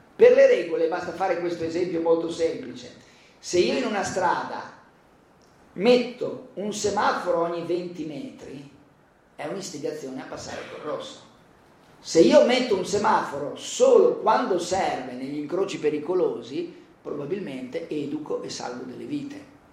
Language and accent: Italian; Bologna, Emilia-Romagna, Italy; io sono di Bologna, in casa mia i tortellini si fanno così